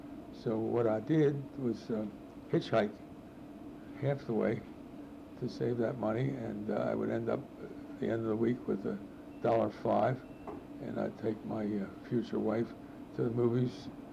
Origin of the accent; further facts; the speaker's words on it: Wilmington, United States; I was born in Wilmington in 1920, and my father and mother were both from Europe. My father got here around 1913, and my mother got here in 1912. Dad came from Romania, Mom came from Belarus, and they were married in 1919, and a year later, I arrived. And we grew up in Wilmington.